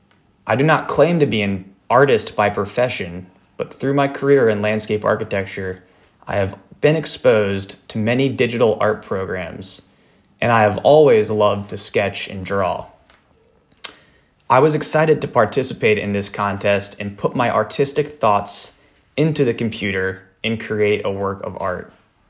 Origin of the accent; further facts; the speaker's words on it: Virginia Beach, Virginia, United States; and I am from Virginia Beach, Virginia.